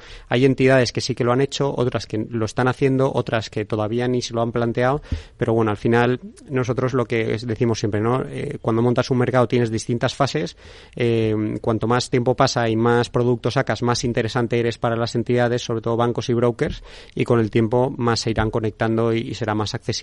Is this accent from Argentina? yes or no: no; Spain; y eso que estoy en España, ¿no? Y soy español.